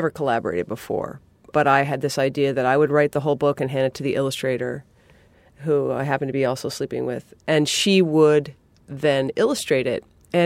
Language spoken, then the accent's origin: English; New England, United States; I mean, I'm from New England.